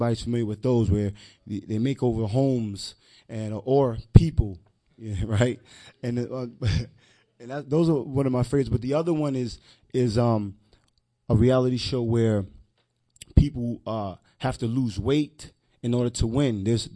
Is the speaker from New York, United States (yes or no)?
yes; New York City, New York, United States; first language Spanish; English is a second language; first say I'm originally from the Bronx, New York, Yankees. By way of Latin America, my mother's from Colombia and my father's from Cuba, hence